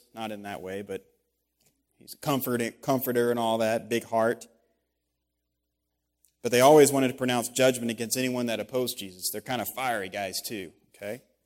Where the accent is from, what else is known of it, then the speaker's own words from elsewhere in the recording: Texas, United States; I grew up in South Texas, and I never fished.